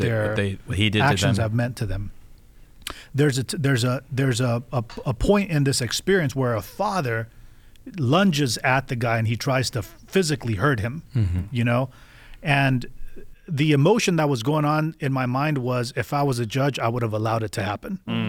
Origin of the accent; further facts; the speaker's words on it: East Lansing, Michigan, United States; because I'm from East Lansing, Michigan